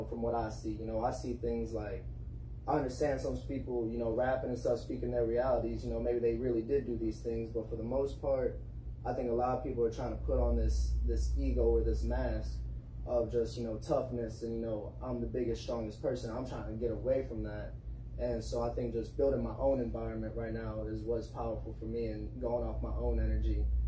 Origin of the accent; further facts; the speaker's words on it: New Orleans, Louisiana, United States; growing up in New Orleans, I definitely had the creative energy around me from a young age.